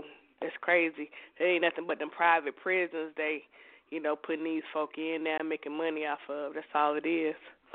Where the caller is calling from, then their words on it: Lithia Springs, Georgia, United States; I'm calling from Lithia Springs.